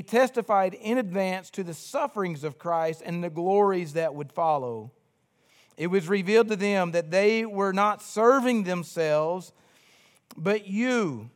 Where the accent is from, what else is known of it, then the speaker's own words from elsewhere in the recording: Georgetown, Kentucky, United States; I am a homegrown Kentucky boy. I have been in Georgetown nearly my entire life. My accent says a little different, but I have family deep ties in Georgetown. My wife is from there.